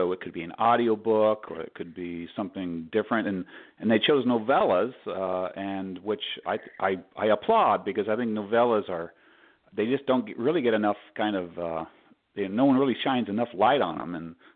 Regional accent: Colorado, United States; I grew up in Colorado and I remember there were truck stops

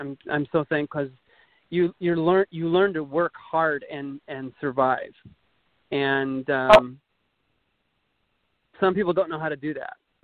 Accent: Minnesota, United States; born there; I was born in Minnesota in a very small town, less than 1,000 people. My first job was when I was 8 years old on the farm.

